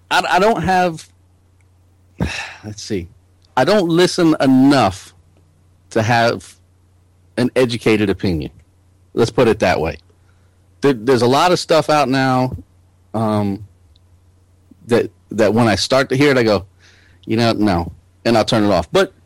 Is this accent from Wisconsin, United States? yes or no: no; New York, United States; moved away as an adult; now in Virginia, United States; Well, you know, I grew up in New York. You know, I didn't come down to Virginia until the Navy made me.